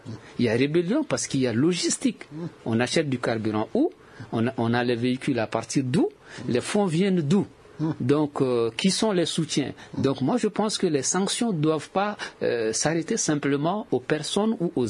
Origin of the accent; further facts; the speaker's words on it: Mali; moi en tant que Malien